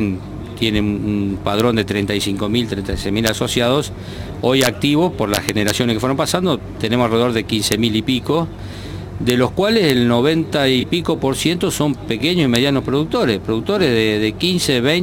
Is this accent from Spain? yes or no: no; Bombal, Santa Fe, Argentina; es la primer generación, digamos, que se establece en la zona de Bombal, es mi pueblo natal y donde vivo. Estamos a 100 kilómetros al sur de Rosario, un pueblo de 3.500 habitantes.